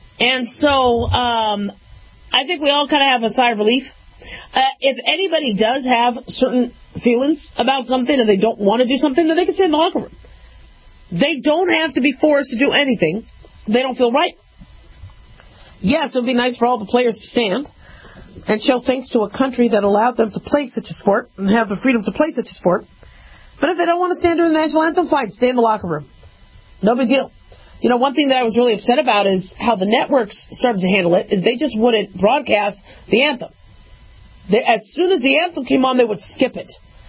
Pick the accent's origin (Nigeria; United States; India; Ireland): United States; yeah, I lean one way to the other, but I'm an American first